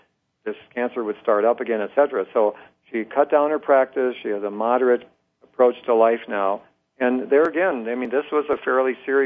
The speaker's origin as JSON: {"language": "English", "town": "Rochester", "region": "Minnesota", "country": "United States", "tie": "born there", "said": "I was born in Rochester, Minnesota, the home of the Mayo Clinic. You know, there's even a whole team at the Mayo Clinic in my hometown."}